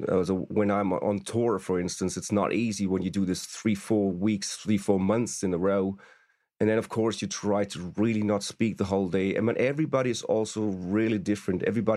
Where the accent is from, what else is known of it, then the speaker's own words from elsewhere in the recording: Stuttgart, Baden-Württemberg, Germany; We first met when they were in Stuttgart, my hometown, then